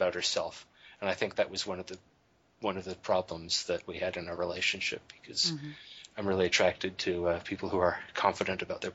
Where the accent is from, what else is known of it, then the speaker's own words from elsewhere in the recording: Ontario, Canada; Yeah, I'm from Southern Ontario.